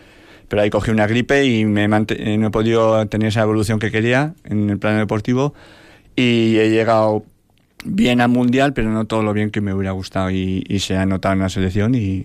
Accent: Usurbil, Basque Country, Spain; also born or lived in Andoain; Me considero de Usurbil, aunque en su momento nací en Andoain, pero cosas de la vida, pues he regresado.

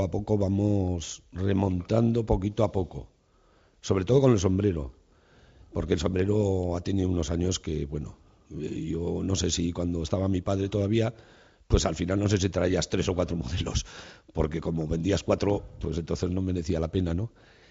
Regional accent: Basque Country, Spain; como somos vascos

